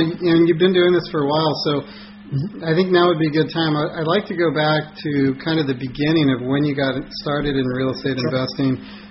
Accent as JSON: {"language": "English", "region": "California", "country": "United States", "tie": "born or raised there", "said": "See, I grew up in the Bay Area there, Silicon Valley."}